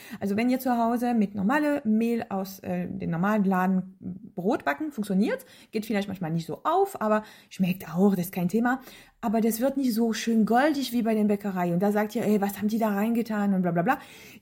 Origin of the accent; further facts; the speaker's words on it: France; Ich bin Französin, das geht noch gar nicht.